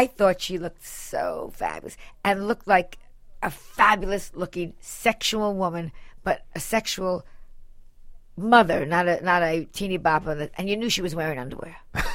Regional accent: Larchmont, New York, United States; Well, you know, I'm a girl from Larchmont.

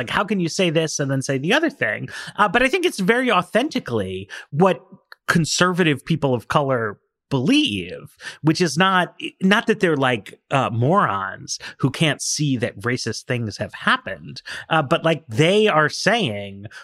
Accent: New York City, New York, United States; I've seen Pat Lynch speeches my whole fucking life because I grew up in New York.

